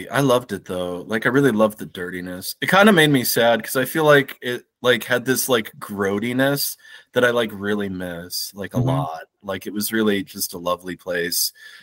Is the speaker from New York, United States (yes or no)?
yes; New York City, New York, United States; Yeah, I grew up in New York. So yeah, I grew up in New York City as a kid.